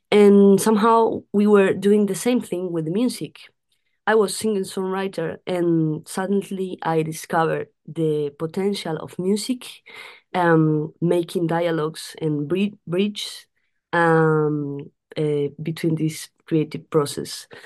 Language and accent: English; Córdoba, Argentina; We come from Argentina, from Córdoba.